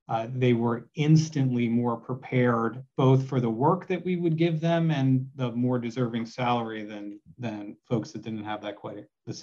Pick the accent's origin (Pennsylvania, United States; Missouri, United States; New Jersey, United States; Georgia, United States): New Jersey, United States; now in California, United States; I'm from New Jersey. I went to LaSalle University.